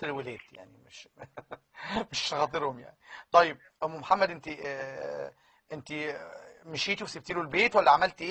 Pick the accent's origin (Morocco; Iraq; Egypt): Egypt; Upper Egypt; وبيقولوا لي كده وانا صعيدي على فكره يعني